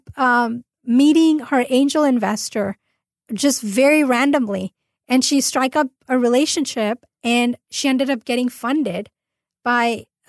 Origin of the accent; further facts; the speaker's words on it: Orange County, California, United States; I'm actually from LA area. I'm from Orange County and I managed to put a great team together in Orange County.